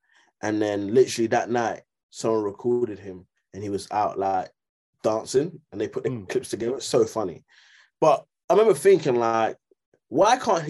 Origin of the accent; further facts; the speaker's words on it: Greenwich, London, United Kingdom; QPR, well, I'm from Greenwich, isn't it? So QPR was like fucking far to get to.